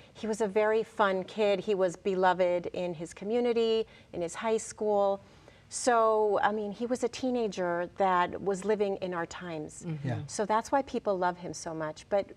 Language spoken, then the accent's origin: English; New York, United States; also born or lived in Italy; I'm from New York. But I was born in Italy. My dad's Italian, my mother's from Chile, so I was brought up in New York from this immigrant family. We spoke Italian and Spanish at home.